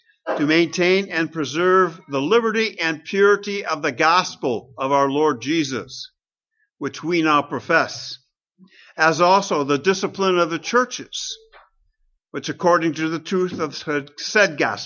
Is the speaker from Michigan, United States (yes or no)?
yes; Grand Rapids, Michigan, United States; We grew up in Grand Rapids.